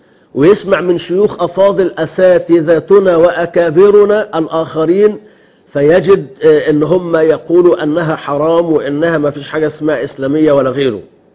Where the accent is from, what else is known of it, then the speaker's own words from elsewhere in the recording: Egypt; عندنا في مصر